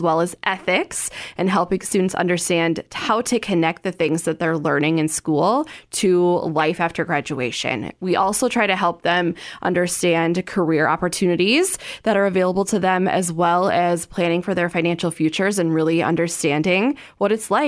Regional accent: Sioux Falls, South Dakota, United States; I grew up here in Sioux Falls, but did not have the JA program.

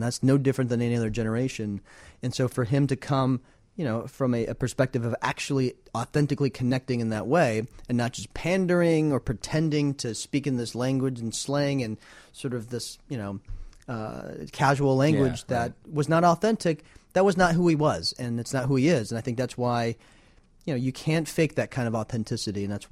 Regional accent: Arizona, United States; I grew up in Arizona.

